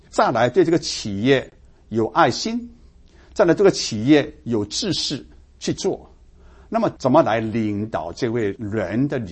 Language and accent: Chinese; China; 好，我们中国人对于做生意，那生意人就是为了要